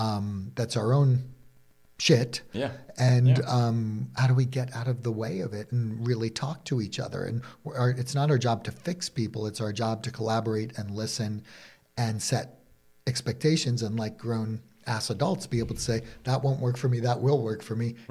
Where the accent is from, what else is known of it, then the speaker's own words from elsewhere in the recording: New York, United States; Maybe I'm from New York and I just love knowing about their business